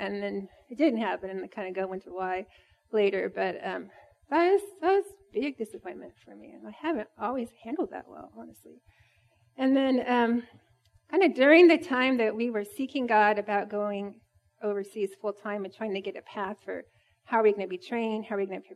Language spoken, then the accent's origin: English; Indiana, United States; So, I grew up in Indiana. I'm not from Texas. I'm not an Aggie. And I came to Texas right after I graduated from college.